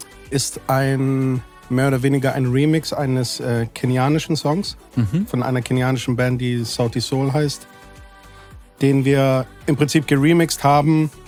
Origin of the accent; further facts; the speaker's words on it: Greece; ich bin ja Grieche